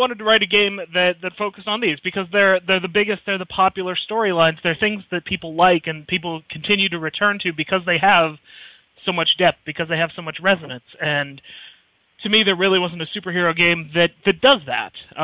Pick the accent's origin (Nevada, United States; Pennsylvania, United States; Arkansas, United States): Pennsylvania, United States; Pittsburgh; now in Englewood, United States; I live now in Englewood, Ohio, just north of Dayton. But I'm originally a Pittsburgher. I grew up just outside of Pittsburgh.